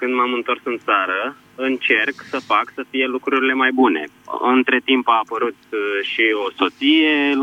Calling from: Bucharest, Romania; din București.

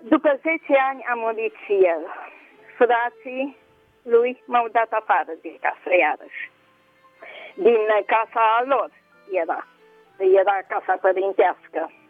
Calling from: Deva, Hunedoara County, Romania

